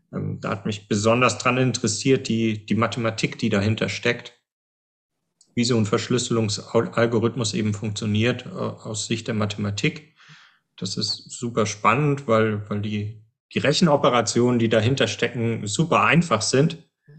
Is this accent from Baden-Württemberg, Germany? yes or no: yes; Friedrichshafen, Baden-Württemberg, Germany; ich komme aus Friedrichshafen vom Bodensee und ja, bin da geboren und aufgewachsen